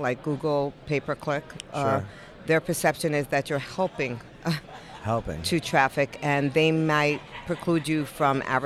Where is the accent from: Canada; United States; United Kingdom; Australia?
United States; East Coast; Originally East Coast, yes.